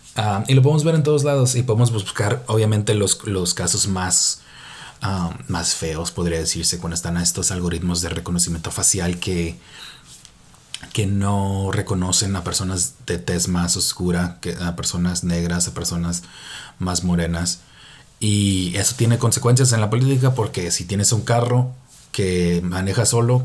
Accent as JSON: {"language": "Spanish", "town": "Tijuana", "region": "Baja California", "country": "Mexico", "tie": "born or raised there", "moved": "yes", "lives_now": "San Francisco, United States", "said": "Yo soy de Tijuana, como lo he mencionado antes, y yo crecí en México. Ahora tengo la fortuna y la maldición de vivir aquí en Estados Unidos, en la Bahía de San Francisco, en el corazón de Silicon Valley"}